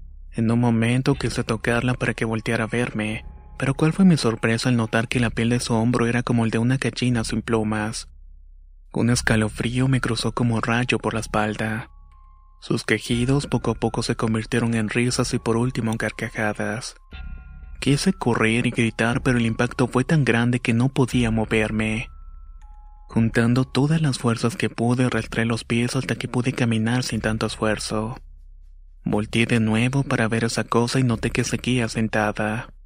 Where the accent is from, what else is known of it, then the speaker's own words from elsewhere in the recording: Yaracuy, Venezuela; soy de Venezuela, específicamente del estado Yaracuy.